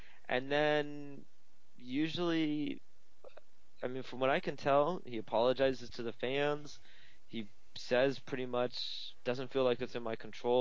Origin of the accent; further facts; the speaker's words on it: United States; as an American, I felt like, yeah, you know, sport's huge over here, too.